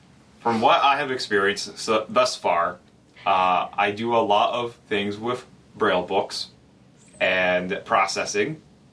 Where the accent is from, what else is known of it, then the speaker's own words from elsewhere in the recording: Newton, Iowa, United States; I grew up here in Iowa in Newton on a farm.